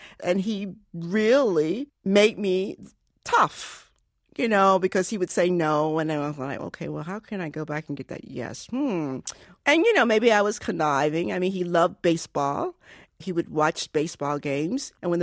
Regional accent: Portsmouth, Virginia, United States; I grew up in Portsmouth, Virginia, which is, you know, Virginia at the time that I was growing up was very segregated.

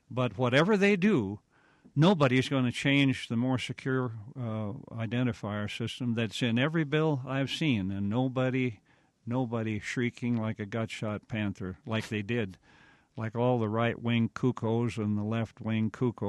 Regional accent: Wyoming, United States; I'm from Wyoming.

